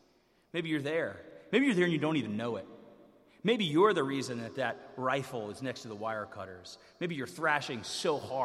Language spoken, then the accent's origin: English; North Carolina, United States; I could say hillbilly. I'm from Western North Carolina.